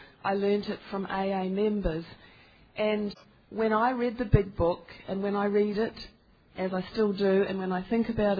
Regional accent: New Zealand; I'm actually a doctor, and I come from New Zealand.

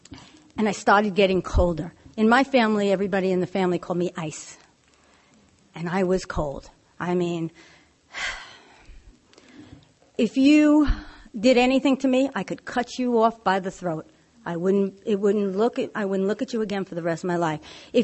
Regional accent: New York City, New York, United States; Okay, so, born and raised in New York City. And I say that in Brooklyn because you learn everything in the streets. You know, I came from a good home, you know, nice parents.

